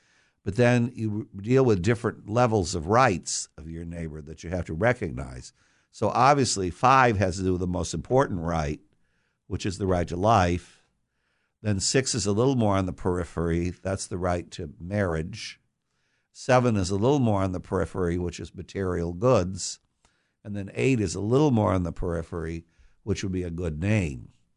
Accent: Redondo Beach, California, United States; also born or lived in Florida / Westminster; Oh, 5 years of my life as a child, I grew up in Redondo Beach. Then we moved to Florida. My father was an Air Force colonel. And then we moved back to Westminster. So in all those places, I was a beach person.

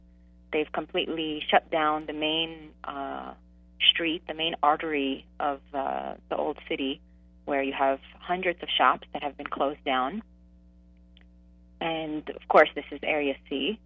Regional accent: United States; And, of course, I still get completely a different, better treatment as an American.

